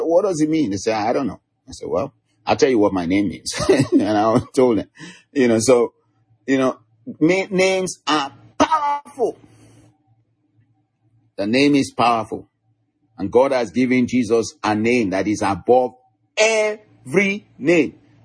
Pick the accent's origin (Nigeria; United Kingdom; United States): Nigeria; the culture where I grew up from, you know, I'm from Nigeria. My culture, the Yoruba culture